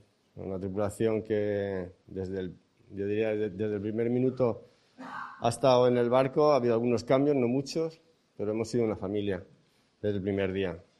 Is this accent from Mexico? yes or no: no; Cartagena, Region of Murcia, Spain; El tercer pilar de los agradecimientos es la ciudad de Cartagena. Es mi tierra, ¿no?